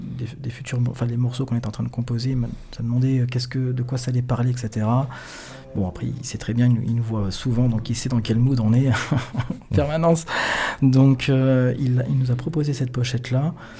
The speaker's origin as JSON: {"language": "French", "country": "France", "said": "on préfère chanter en français parce que, bon, voilà, on est des Français"}